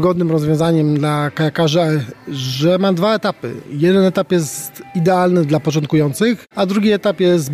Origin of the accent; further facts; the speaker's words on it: Wrocław, Lower Silesian Voivodeship, Poland; now in Kraków, Poland; Przyjechałem z Krakowa, ale pochodzę z Wrocławia.